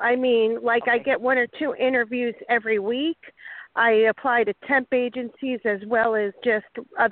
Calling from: Florida, United States; I'm calling from Florida.

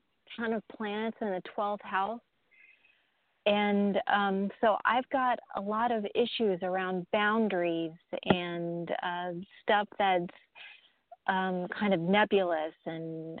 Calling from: Florida, United States; Deborah, I'm from Florida as well.

